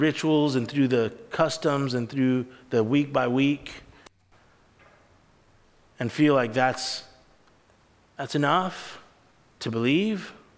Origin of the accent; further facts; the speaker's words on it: the South, United States; born there; Well, I was born in the South where we're a Christian nation here in the United States.